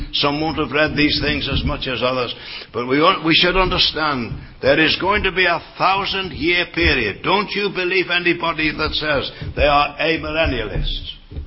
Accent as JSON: {"language": "English", "region": "England", "country": "United Kingdom", "said": "Bonnie Scotland, where I live these days. I'm an Englishman, of course."}